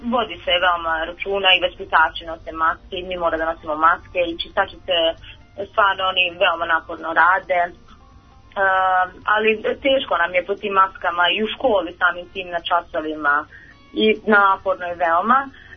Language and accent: Serbian; Aleksandrovac, Šumadija and Western Serbia, Serbia; Ja sam iz Aleksandrovca